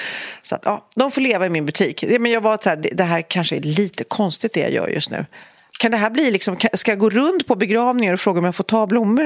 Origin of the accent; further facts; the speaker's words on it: Storholmen, Sweden; Jag sitter där och får de här bilderna av min uppväxt på Storholmen.